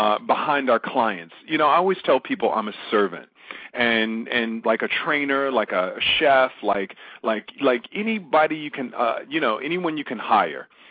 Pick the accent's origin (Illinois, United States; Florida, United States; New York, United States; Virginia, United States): Illinois, United States; Chicago; moved away as an adult; when I was 17 years old. I fell on my tail within the 3 months that I moved here. I moved back to Chicago. I'm from Chicago.